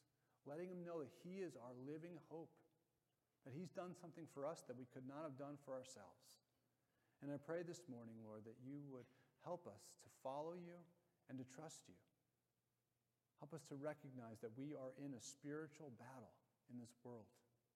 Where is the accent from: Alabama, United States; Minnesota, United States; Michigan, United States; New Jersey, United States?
New Jersey, United States; I grew up in Bergen County, and there's lots of Jewish people in Bergen County.